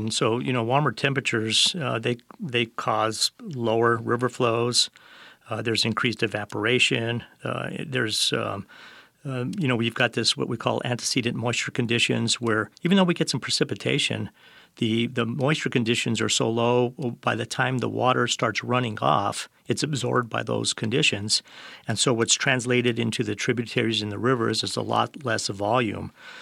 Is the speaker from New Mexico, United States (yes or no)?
yes; Albuquerque, New Mexico, United States; I'm a native. I was born in Albuquerque, and so yeah, I've been here my whole life, and I've seen it. I've seen it change.